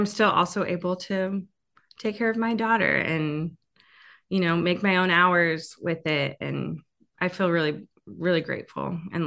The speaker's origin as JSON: {"language": "English", "town": "Nashville", "region": "Tennessee", "country": "United States", "said": "I actually came back to, I'm from Nashville originally."}